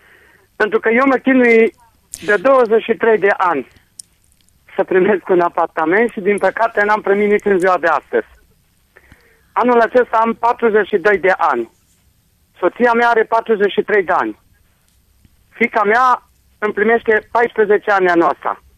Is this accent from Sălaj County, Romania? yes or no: no; Lugoj, Timiș County, Romania; din Lugoș.